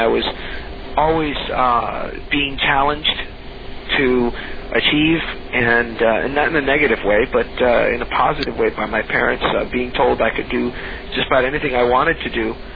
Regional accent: Michigan, United States; also born or lived in Atlanta, Georgia; I was born in Atlanta in 67, and then we moved to Michigan, to Michigan School for the Blind, which is where I received all my quote-unquote blind

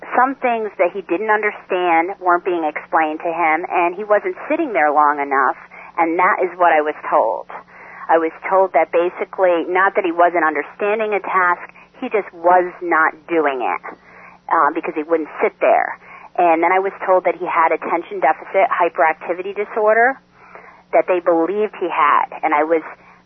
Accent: New York, United States; Basically, I'm a mother from New York

